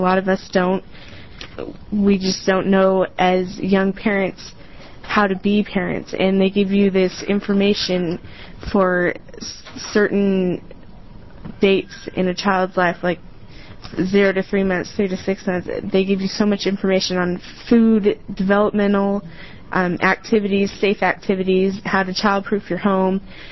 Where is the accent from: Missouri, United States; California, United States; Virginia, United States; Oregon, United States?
Oregon, United States; Tillamook; I am from Tillamook, and I'm just going to give you my personal story.